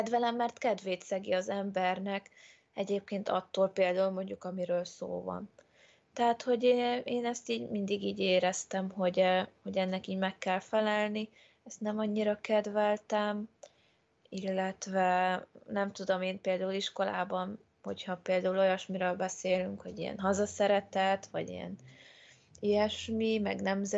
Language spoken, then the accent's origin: Hungarian; Hungary; mert magyarok vagyunk, most így itt nagyon hazafinak kell lennünk